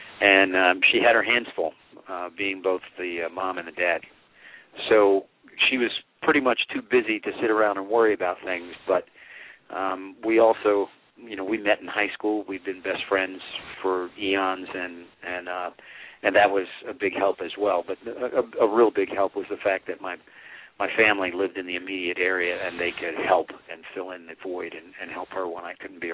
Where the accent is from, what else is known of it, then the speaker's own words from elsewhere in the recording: New York, United States; I grew up in New York, and in the beginning of my book, I talk about the fact that my grandfather used to be part of a crew that worked for Lucky Luciano in New York.